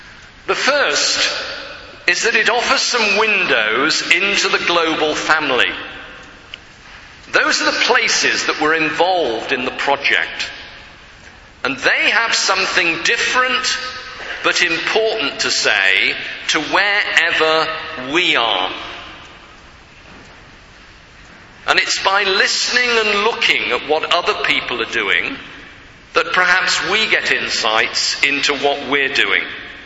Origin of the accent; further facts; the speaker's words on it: United Kingdom; Remember, I'm from Britain.